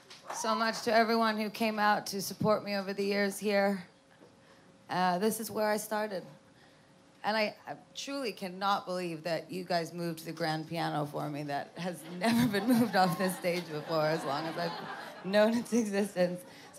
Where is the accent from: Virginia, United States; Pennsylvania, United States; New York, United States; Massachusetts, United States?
New York, United States; And it reminds me of, you know, being young and growing up in New York and going to New Jersey and, you know, hanging out with my family.